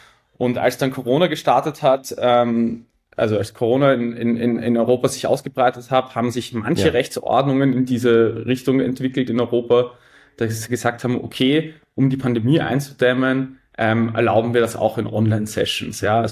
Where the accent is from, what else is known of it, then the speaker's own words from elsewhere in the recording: Vienna, Austria; ich bin Wiener, habe aber eigentlich einen deutschen juristischen Hintergrund. Also obwohl ich mein ganzes Leben davor in Wien gelebt habe, habe ich dann Jurastudium in Deutschland gemacht.